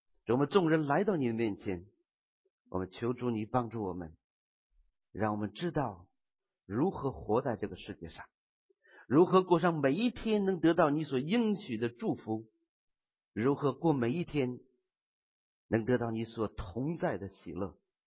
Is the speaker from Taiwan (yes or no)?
no; Northeast China, China; 一个在我们的家乡东北